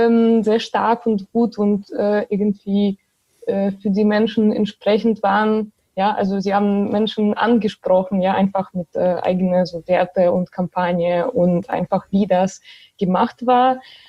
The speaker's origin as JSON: {"language": "German", "country": "Belarus", "moved": "as an adult", "lives_now": "Germany", "said": "Also erstmal, ich komme selber aus Belarus und ich wohne zwar seit 6 Jahren in Deutschland und habe hier so Bachelorabschluss gemacht"}